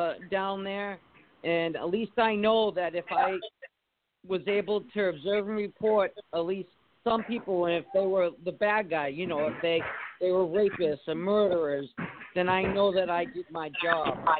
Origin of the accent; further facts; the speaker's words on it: Cape Cod, Massachusetts, United States; I'm from Cape Cod, Mass, and I'm traveling there.